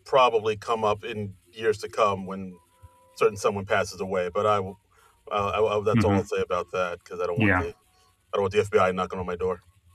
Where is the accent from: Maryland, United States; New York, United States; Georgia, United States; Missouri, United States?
New York, United States; New York City; I don't want to brag, but I grew up in New York.